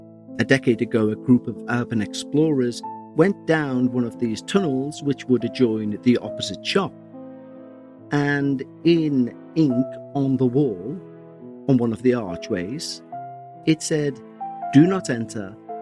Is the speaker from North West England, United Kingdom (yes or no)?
yes; Liverpool, North West England, United Kingdom; as a Scouser, which is a term we give to people from Liverpool